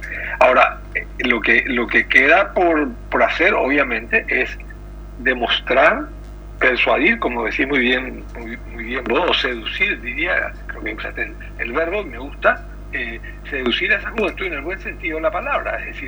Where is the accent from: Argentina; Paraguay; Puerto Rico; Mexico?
Paraguay; los paraguayos podemos tanto como los chilenos o los uruguayos y más.